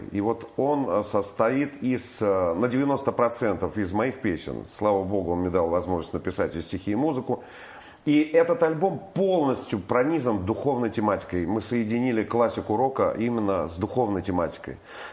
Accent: Vladimir Oblast, Russia; Я принял крещение у себя на родине, в Владимирской губернии, в 89-м году.

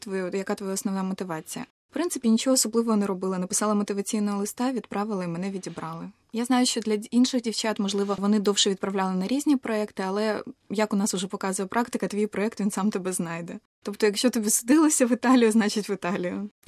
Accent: Kyiv, Ukraine; now in Palermo, Italy; мені 29 років, я з Києва, і останні 2 місяці приймаю участь у волонтерському проєкті на Сіцилії у місті Палермо

